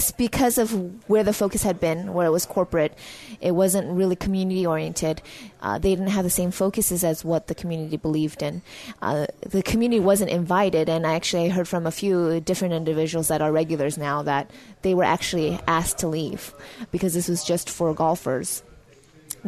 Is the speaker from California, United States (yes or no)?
yes; Berkeley, California, United States; because I grew up in Berkeley, right across the bridge